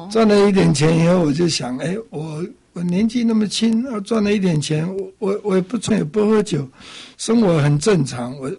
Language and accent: Chinese; Xinying, Tainan, Taiwan; also born or lived in China; 从小小学初中高中都在台南